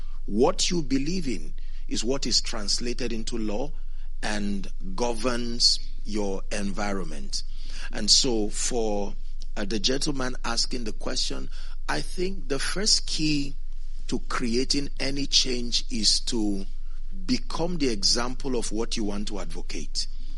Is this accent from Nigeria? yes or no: yes; Northern Nigeria, Nigeria; My hometown back in northern Nigeria